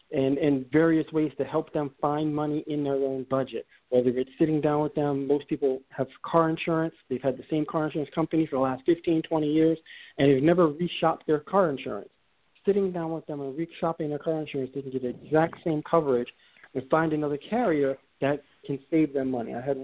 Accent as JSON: {"language": "English", "town": "New York City", "region": "New York", "country": "United States", "tie": "born or raised there", "said": "I grew up in New York City. I was raised in projects in New York City up in Harlem."}